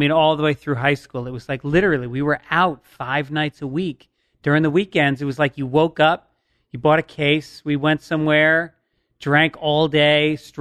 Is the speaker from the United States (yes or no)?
yes; Tarrytown, New York, United States; also born or lived in Bronx, New York; Born in the Bronx, and then grew up mostly in Tarrytown, New York, which is about a half hour north of there.